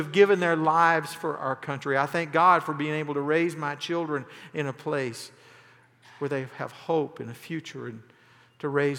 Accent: United States; Now listen to me. I'm as American as you can get. I love this country.

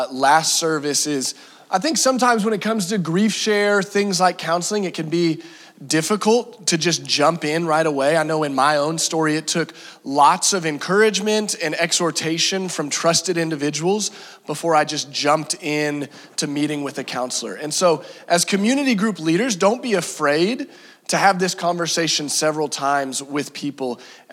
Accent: Branson, Missouri, United States; I am from Southwest Missouri, the beautiful town of Branson, Missouri.

